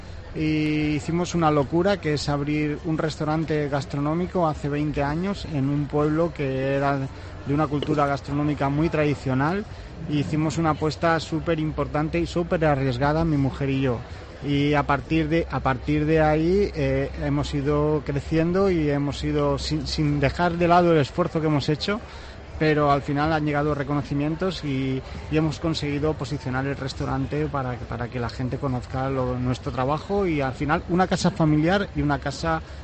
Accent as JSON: {"language": "Spanish", "town": "Almansa", "region": "Castilla-La Mancha", "country": "Spain", "said": "Bueno, yo traigo un pedacito de mi tierra, ¿no? Que al final nosotros somos una ciudad, Almansa, que está en la provincia de Albacete"}